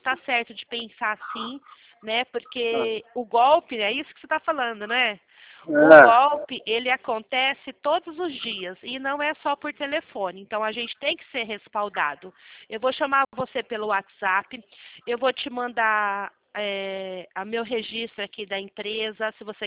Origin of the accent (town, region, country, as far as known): São Paulo, Brazil; now in Mogi Guaçu, Brazil